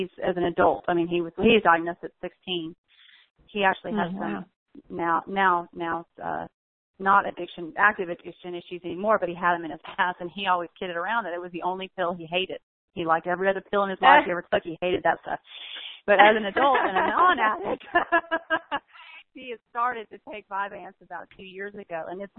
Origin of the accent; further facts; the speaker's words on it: Augusta, Georgia, United States; I'm from Augusta, Georgia.